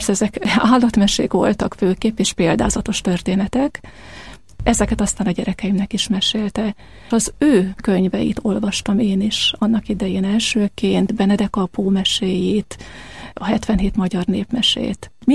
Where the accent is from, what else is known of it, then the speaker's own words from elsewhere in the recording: Tatabánya, Komárom-Esztergom, Hungary; Tatabányán születtem, ott jártam iskolába, ott érettségiztem.